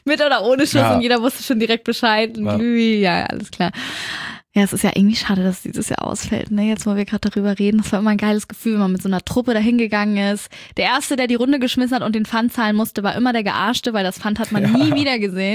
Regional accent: Hamburg, Germany; diesem traditionellen bei uns in Hamburg

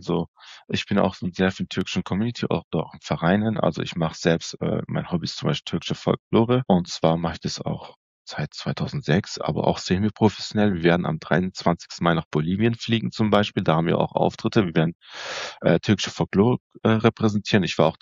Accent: Stuttgart, Baden-Württemberg, Germany; Ansonsten bin ich in Stuttgart geboren und aufgewachsen. Ich sage immer, ich bin ein türkischer Schwab.

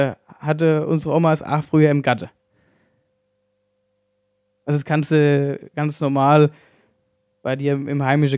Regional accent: Hesse, Germany; accent: Hessian; ich glaube schon, ich rede viel hessisch

